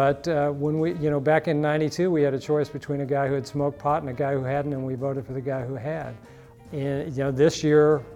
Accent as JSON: {"language": "English", "region": "Texas", "country": "United States", "tie": "born or raised there", "said": "When I was growing up in Texas, you could get a life sentence for marijuana possession, believe it or not."}